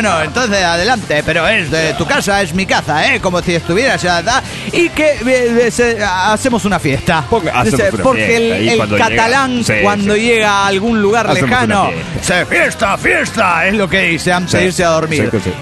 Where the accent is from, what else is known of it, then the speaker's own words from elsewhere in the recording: Caracas, Capital District, Venezuela; de Caracas, Venezuela.